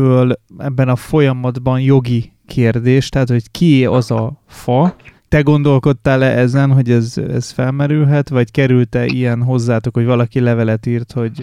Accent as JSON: {"language": "Hungarian", "region": "Bács-Kiskun", "country": "Hungary", "tie": "born there", "said": "Az én szülővárosomban egyetlen fadebe van jelölve, ez egy kis Bács-Kiskun megyei település"}